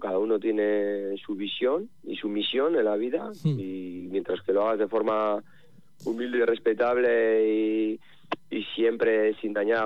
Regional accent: Basque Country, Spain; yo de donde vengo, por ejemplo, el País Vasco, las cooperativas trabajan así también

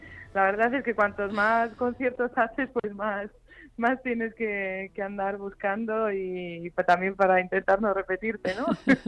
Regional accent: Madrid, Community of Madrid, Spain; yo soy madrileña, tres generaciones

